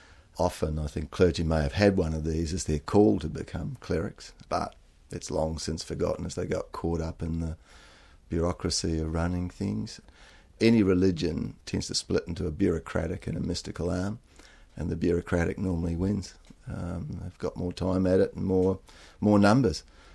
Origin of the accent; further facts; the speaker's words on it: New Zealand; It's on a mountain in New Zealand. I'm a Kiwi originally.